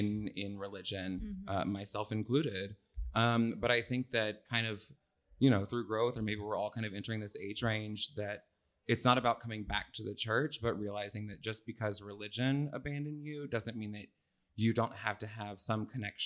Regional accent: Nashville, Tennessee, United States; I personally like am very proud to be I was raised in Nashville. I'm very proud to be from here.

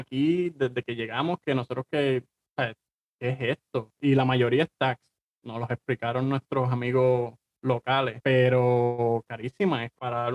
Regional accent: Puerto Rico; los franceses son así como los puertorriqueños que dicen a las 9 y llegan como a las 12. So, después del primer día dije, ah, si estos son como nosotros, boricos

